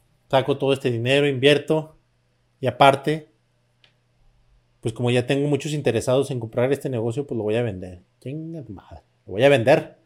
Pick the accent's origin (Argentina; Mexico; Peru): Mexico; San Francisco del Rincón, Guanajuato; Yo soy de aquí de San Francisco de León, Guanajuato, cerca de León, Guanajuato